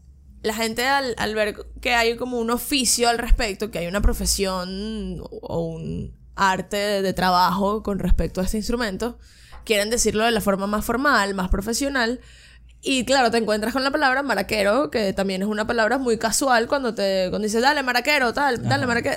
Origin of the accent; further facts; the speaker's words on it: Ciudad Bolívar, Bolívar, Venezuela; born there; Pero sí, yo nací en Ciudad Bolívar.